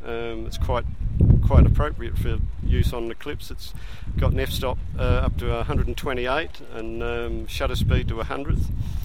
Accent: Adelaide, South Australia, Australia; I'm from Adelaide.

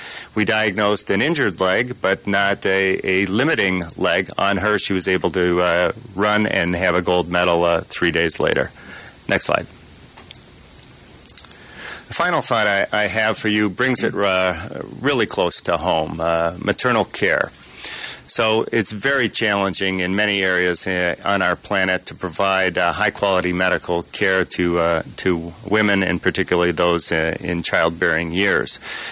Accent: Detroit, Michigan, United States; We initially started out in my hometown, Detroit, with the Detroit Red Wings

